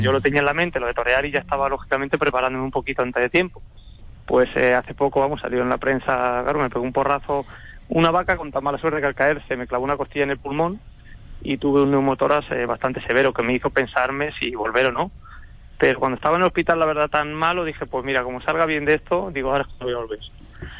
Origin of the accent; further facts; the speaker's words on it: Alcázar de San Juan, Castilla-La Mancha, Spain; now in Ciudad Real, Spain; yo soy de Alcázar de San Juan, ¿no? Para lo que pasa es que vivo en Ciudad Real, pero vamos, soy de Alcázar, ¿no? Nací allí